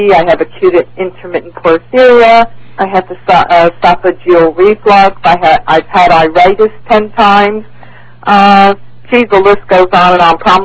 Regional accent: Santa Ana, California, United States; I'm from Santa Ana, California.

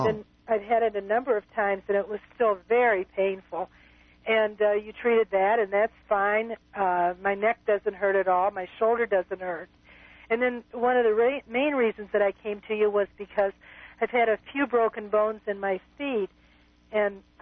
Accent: Chicago, Illinois, United States; I'm from the Chicago area.

